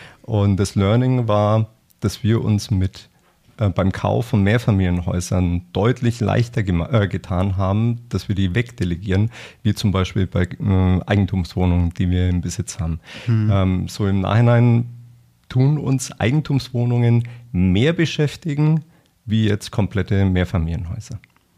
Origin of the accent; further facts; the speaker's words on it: Nuremberg, Bavaria, Germany; born there; now in Regensburg, Germany; Ich bin 46 Jahre alt, verheiratet, habe 3 Kinder, lebe in Regensburg oder bei Regensburg und bin ursprünglich oder gebürtiger Nürnberger